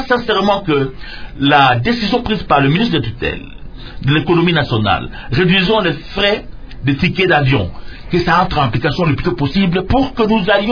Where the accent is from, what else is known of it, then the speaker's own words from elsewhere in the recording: Kisangani, Tshopo, DR Congo; de venir chez moi à Kisangani, de voir ce qui se passe à Kisangani.